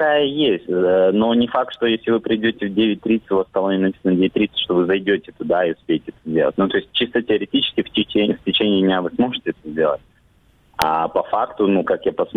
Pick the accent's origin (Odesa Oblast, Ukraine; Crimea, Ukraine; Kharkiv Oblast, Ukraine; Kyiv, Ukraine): Crimea, Ukraine; кто-то, как я, там из Крыма, ну, из других городов приезжает